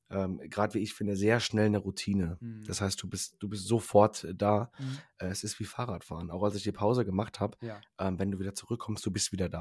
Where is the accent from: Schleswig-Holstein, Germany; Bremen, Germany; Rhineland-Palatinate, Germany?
Rhineland-Palatinate, Germany; bei uns in der Pfalz